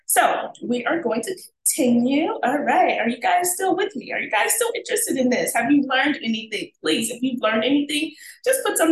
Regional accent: California, United States; I love California. Can you guys tell? Yeah, that's my hometown.

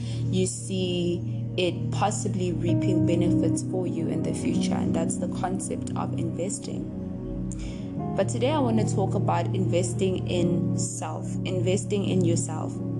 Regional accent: South Africa; I'm talking South African, so I mean, whoever that's outside of the country, they probably have their own different things.

